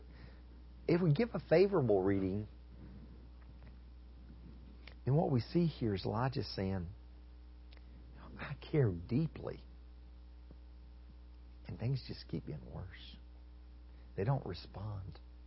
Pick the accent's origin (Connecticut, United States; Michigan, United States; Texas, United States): Texas, United States; I grew up in West Texas, in the Panhandle.